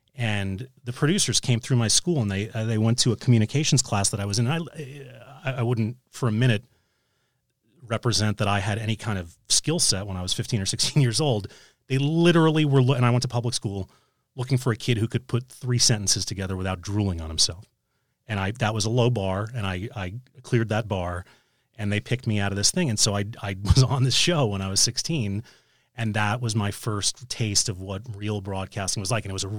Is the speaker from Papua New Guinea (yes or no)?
no; New York City, New York, United States; And I did that growing up in New York City.